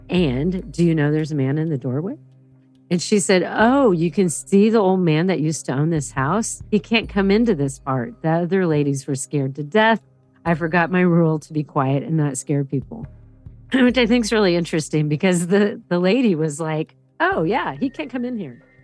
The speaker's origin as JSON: {"language": "English", "region": "Michigan", "country": "United States", "said": "I'm from Michigan."}